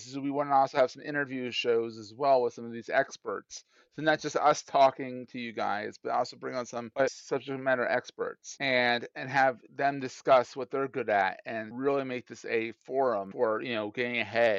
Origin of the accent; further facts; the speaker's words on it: Philadelphia, Pennsylvania, United States; Everyone's why I always hide my D's because I'm from Philadelphia.